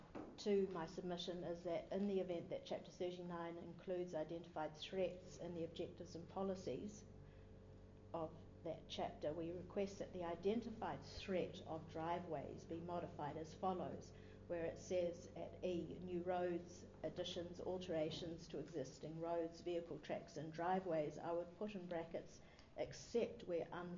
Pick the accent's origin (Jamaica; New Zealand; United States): New Zealand; North Island; I am clearly from the North Island and represent the hook part of the equation.